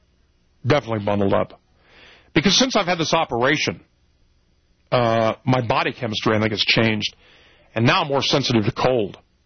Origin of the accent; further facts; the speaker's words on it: Minnesota, United States; moved away; I grew up in Minnesota, left there partly to get away from winters like this.